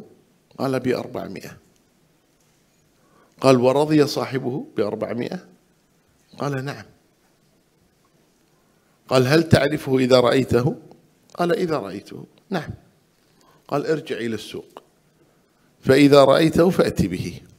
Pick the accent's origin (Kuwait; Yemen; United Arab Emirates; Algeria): Kuwait; يحدثني أحدهم يقول هذه حصلت عندنا في الكويت